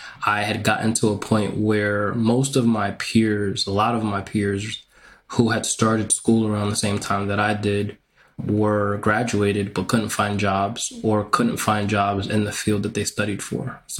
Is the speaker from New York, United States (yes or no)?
yes; New York, United States; moved away; So I grew up in New York. My mom decided that she wanted to go to Texas. And so I was like, all right, I'll go with you.